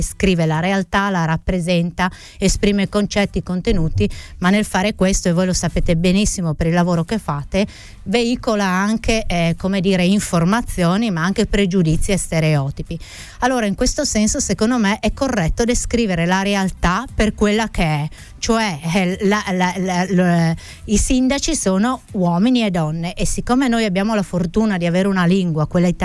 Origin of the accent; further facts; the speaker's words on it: Friuli-Venezia Giulia, Italy; first language Carnic; nella mia lingua madre, no? Che è il carnico, come abbiamo detto prima. Noi abbiamo la fortuna di vivere in una terra che ha tante peculiarità linguistiche